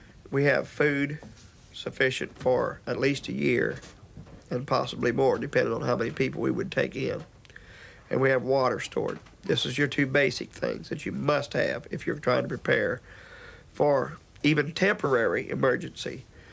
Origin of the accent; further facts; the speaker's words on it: Illinois, United States; born there; also born or lived in Texas; I was born in Illinois, and I lived in Texas for several years